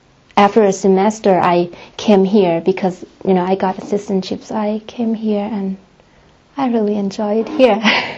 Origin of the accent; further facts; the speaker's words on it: Chiang Mai, Thailand; English is a second language; moved away as an adult; now in United States; And I grew up in Chiang Mai and I was there for 20 years and I came to the U.S. to school